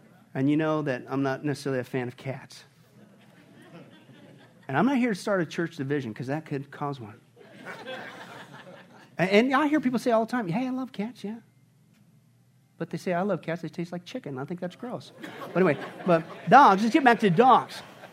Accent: Kansas, United States; And I remember growing up in Kansas, because apparently this is what you do in Kansas.

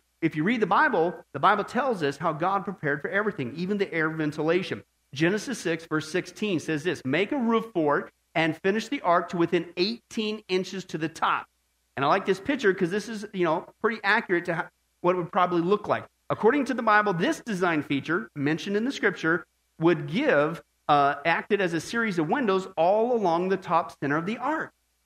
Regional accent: Midwest, United States; I was growing up in the Midwest, right?

